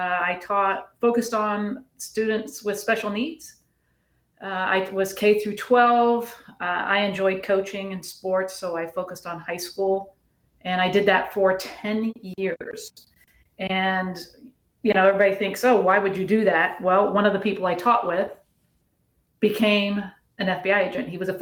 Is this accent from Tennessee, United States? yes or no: no; Ohio, United States; Regionally, it worked if you wanted to put me back close to family because I'm from Ohio.